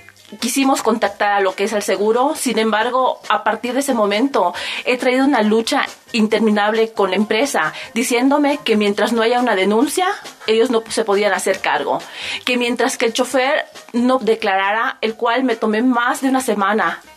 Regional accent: Playa del Carmen, Quintana Roo, Mexico; Yo vengo de Playa del Carmen, Quintana Roo

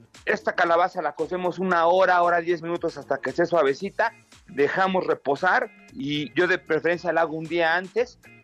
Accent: Mexico; la riqueza que somos como país, como mexicanos, como cultura

